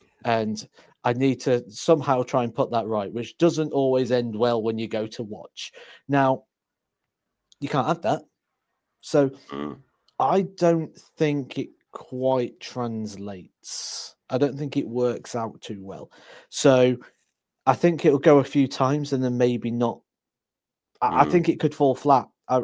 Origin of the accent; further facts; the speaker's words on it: Scotland, United Kingdom; I've got to stop drinking this Iron Brew, being Scottish.